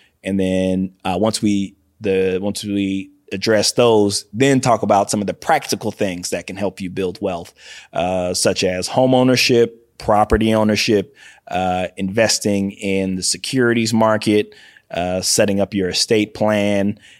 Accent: Los Angeles, California, United States; I love Texas. I love Louisiana, but I'm very happy that I grew up in Los Angeles.

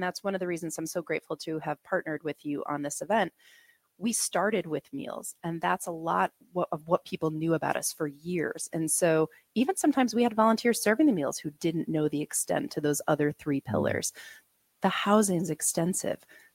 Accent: New York, United States; I'm still a New Yorker.

